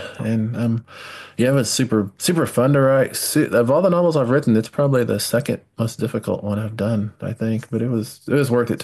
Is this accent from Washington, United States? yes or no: no; Texas, United States; I didn't grow up there. I grew up in Texas, so I'll have different things in my writing that I can't ever scrub out